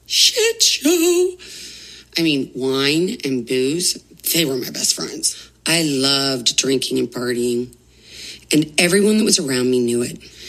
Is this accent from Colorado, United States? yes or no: no; St. Louis, Missouri, United States; I grew up in St. Louis, home of Anheuser-Busch.